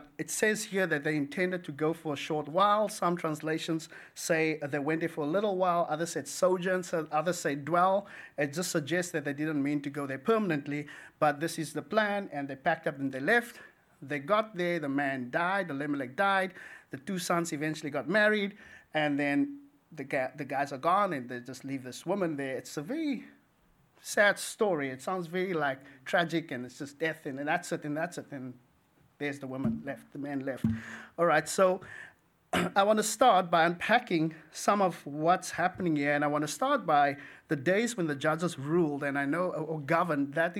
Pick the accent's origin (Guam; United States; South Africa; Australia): South Africa; I'm from South Africa, we love curry.